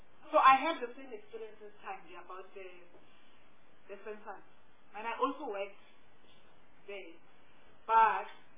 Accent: South Africa; Does this mean that as South African, you think we are now leading a healthy lifestyle

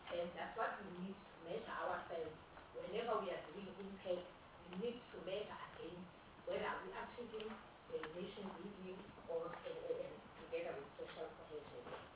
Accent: Maputo, Maputo City, Mozambique; because I come from Maputo

